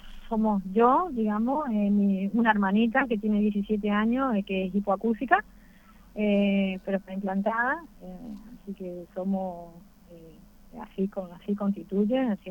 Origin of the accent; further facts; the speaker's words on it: Corrientes, Argentina; Somos acá de Corrientes Capital.